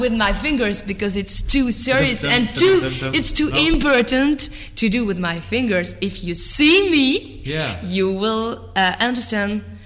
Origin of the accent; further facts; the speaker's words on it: northern France, France; English is a second language; My father is a farmer, the north of the France.